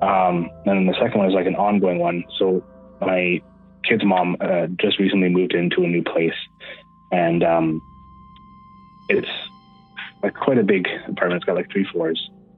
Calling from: Manitoba, Canada; from Manitoba.

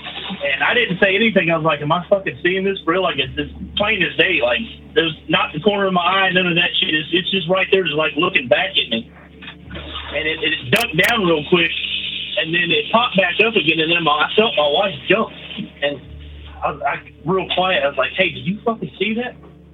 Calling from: Dallas, Texas, United States; Brother, hey … calling from Dallas.

